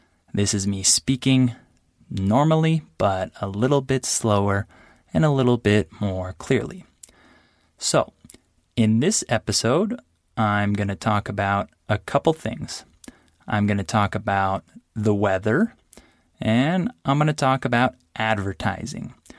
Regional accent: San Diego, California, United States; So first, I'll tell you a little bit about the weather in my hometown, which is San Diego, California.

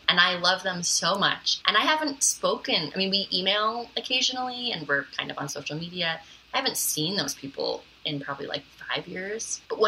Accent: Portland, Oregon, United States; also born or lived in Senegal / Vermont; So we lived in Senegal until I was 6, and then we moved back to the States, and my parents had their second child. And then when I was like 9, we moved out to Oregon. And basically, I spent my formative years from 9 to 18 living in Portland

